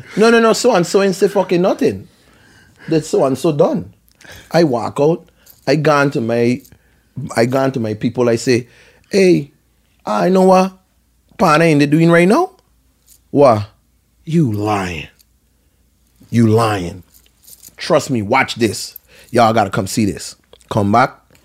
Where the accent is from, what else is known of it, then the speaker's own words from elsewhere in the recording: St. Thomas, U.S. Virgin Islands; yo, I'm from St. Thomas and I'm kind of awkward.